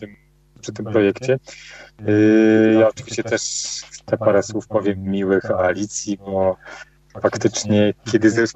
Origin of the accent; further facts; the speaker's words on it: Białystok, Podlaskie Voivodeship, Poland; ja oczywiście pochodzę z Białegostoku, tu się urodziłem, kończyłem szkołę średnią